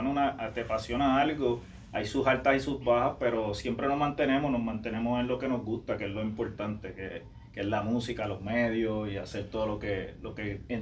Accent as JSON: {"language": "Spanish", "town": "Carolina", "country": "Puerto Rico", "said": "porque somos de Carolina."}